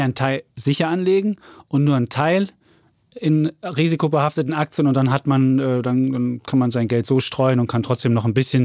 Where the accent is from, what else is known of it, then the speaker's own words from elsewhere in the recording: eastern Germany, Germany; Ich bin im Osten groß geworden